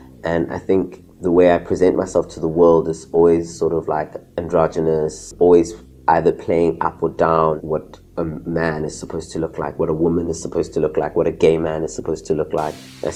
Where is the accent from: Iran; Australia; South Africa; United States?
South Africa; I think from a young age growing up in South Africa